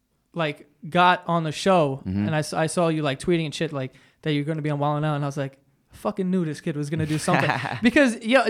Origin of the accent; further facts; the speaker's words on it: New York, United States; Like, I always tell people, like, I'm such a New Yorker.